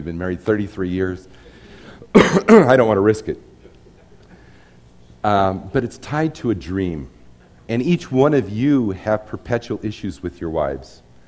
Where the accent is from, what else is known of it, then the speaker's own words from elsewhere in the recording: Spokane, Washington, United States; Now, I was raised in Spokane, Washington. It was kind of a blue-collar town.